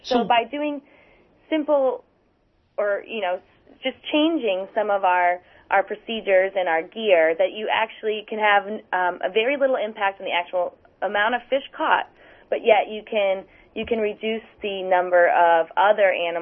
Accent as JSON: {"language": "English", "region": "Maine", "country": "United States", "tie": "born or raised there", "said": "I'm absolutely for eating seafood. I grew up in Maine and I love it."}